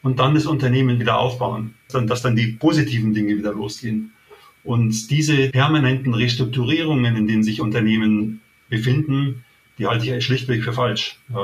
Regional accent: Munich, Bavaria, Germany; ich bin ein Münchner.

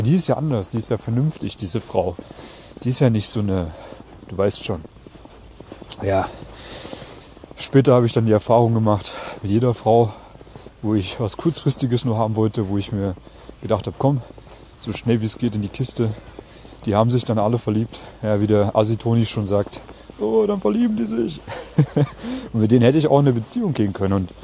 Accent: Germany; moved away as an adult; now in Vienna, Austria; Ich bin damals in Deutschland, meiner Heimat, von meiner ersten großen Liebe verlassen und betrogen worden und habe mich dann eben aufgemacht in die große, weite Welt hier nach Wien

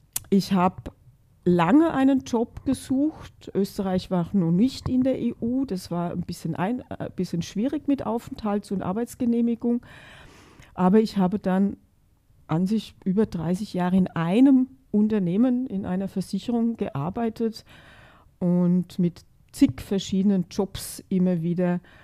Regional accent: Hesse, Germany; now in Vienna, Austria; ich komme aus der Gegend von Frankfurt, wir haben eine andere Gastfreundschaft.

